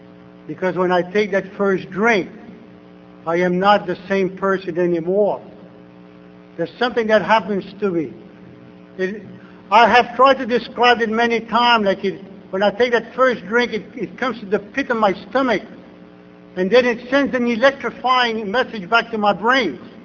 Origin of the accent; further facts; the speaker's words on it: Louisiana, United States; Being a Cajun and living in Cajun country where hunting and fishing is been my lifestyle, Cajun tradition for all these years.